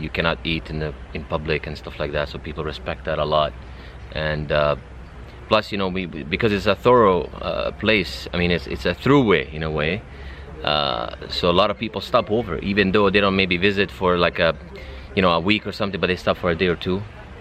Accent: Canada; also born or lived in Bosnia; now in Dubai, UAE; I'm from Canada. I mean, Bosnian.

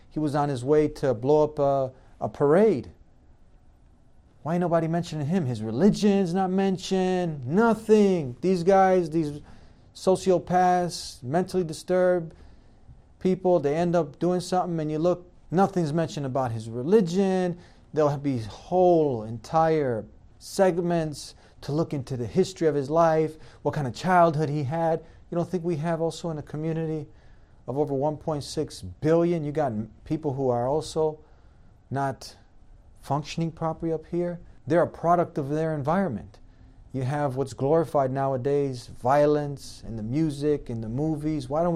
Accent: Chicago, Illinois, United States; You know, just in Chicago, my hometown, we just had 40. We just had a mass shooting.

